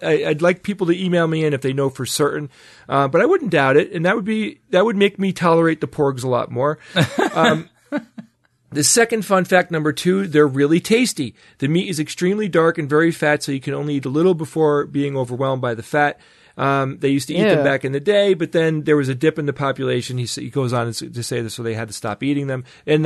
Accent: Faroe Islands; I'm from the Faroe Islands, F-A-R-O-E Islands, and we have loads of these charming birds in certain areas.

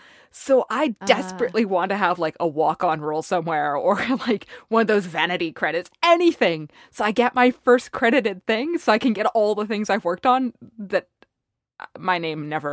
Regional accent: Canada; as a Canadian geoscientist, I actually wear a little pinky ring

